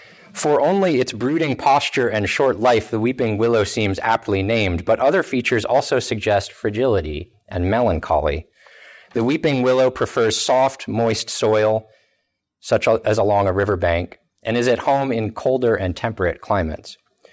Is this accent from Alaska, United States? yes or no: no; Vermont, United States; born or raised there